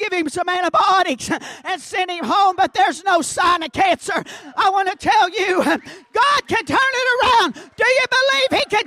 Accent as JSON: {"language": "English", "region": "Kentucky", "country": "United States", "said": "Now, you know, we read those scriptures, and I'm from Kentucky, and my English is a little different. My speech doth betray me sometimes."}